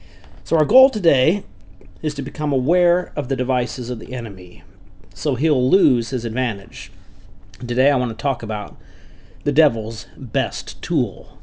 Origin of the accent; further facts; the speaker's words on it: Florida, United States; when I was growing up in Florida, as a boy, my dad and I used to watch football on Sundays.